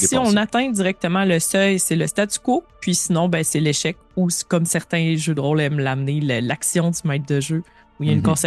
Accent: La Pocatière, Quebec, Canada; born there; Lac-Pocatière.

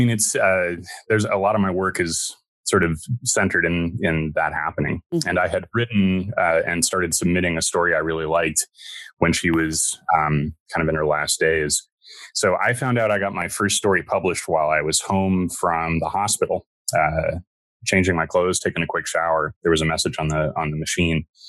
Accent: Indiana, United States; born there; moved away as an adult; also born or lived in Ohio, United States; now in Reno, United States; I moved out here to take a job at the University of Nevada in Reno. I was born in Indiana and have lived a long time in both Indiana and Ohio.

